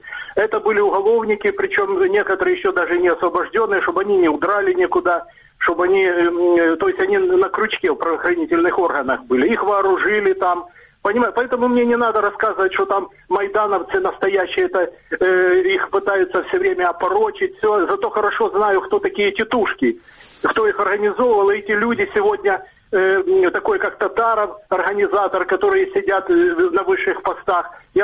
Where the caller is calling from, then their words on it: Dnipro, Dnipropetrovsk Oblast, Ukraine; я же звоню из Днепра